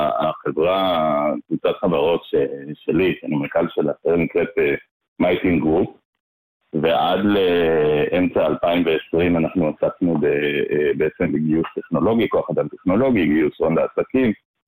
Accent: Jerusalem, Jerusalem District, Israel; now in Ra'anana, Israel; אני ישראלי, מלידה, תושב רעננה, גדלתי בירושלים דווקא.

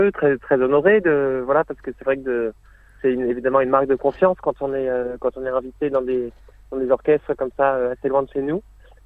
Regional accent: Angers, Pays de la Loire, France; j'ai grandi à Angers dans l'ouest de la France.

